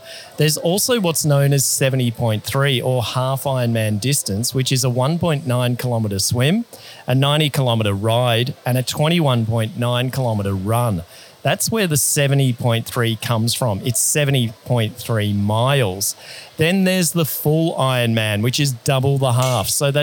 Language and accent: English; New South Wales, Australia; not too far from where I grew up in the Murray Valley.